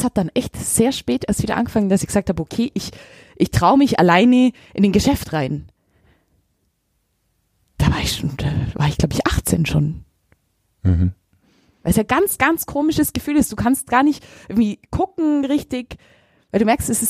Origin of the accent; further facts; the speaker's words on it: Augsburg, Bavaria, Germany; also ich bin schon in Pferse aufgewachsen